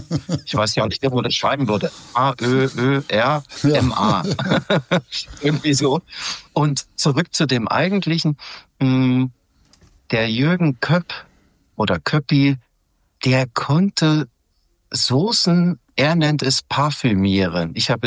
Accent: Halle, Saxony-Anhalt, Germany; born there; Ich komme ja gebürtig aus dem Osten Deutschlands, in Halle, Sachsen-Anhalt.

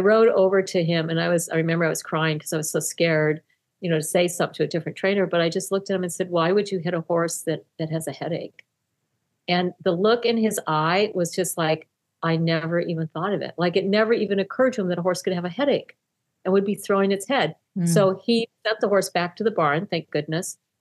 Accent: California, United States; So I grew up in California, always getting the horse that nobody else wanted because we couldn't afford a lot.

